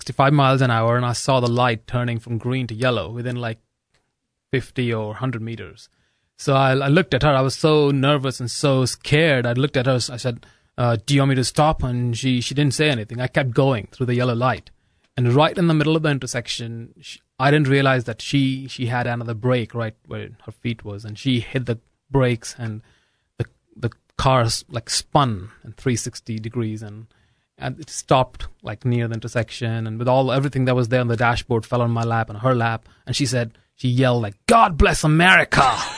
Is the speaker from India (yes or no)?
yes; India; now in United States; I said, like, "Oh, I'm sorry, but I'm from India, you know."